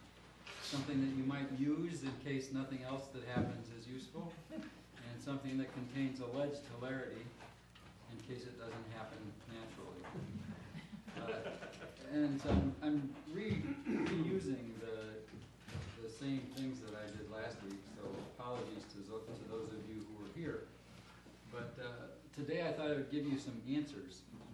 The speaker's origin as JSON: {"language": "English", "town": "Valparaiso", "region": "Indiana", "country": "United States", "said": "Once again … from Valparaiso, Indiana"}